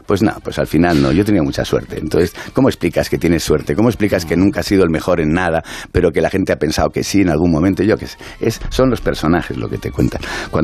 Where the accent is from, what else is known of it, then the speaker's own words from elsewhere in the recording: Riaño, Castile and León, Spain; Yo terminé en Riaño, en mi pueblo, delante de 1,000 personas, el coronel.